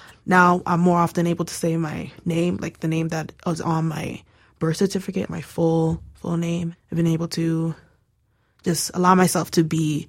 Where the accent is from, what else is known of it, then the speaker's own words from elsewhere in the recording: United States; born there; I was born in America, but my family comes from Nigeria.